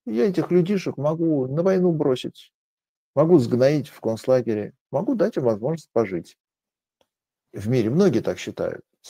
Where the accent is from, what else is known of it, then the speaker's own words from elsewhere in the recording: Armenia; Я, например, армянин.